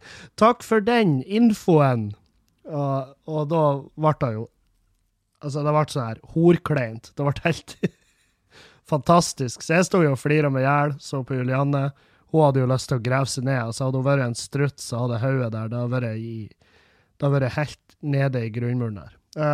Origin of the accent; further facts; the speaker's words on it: Meløy, Nordland, Norway; i Meløy der jeg kommer fra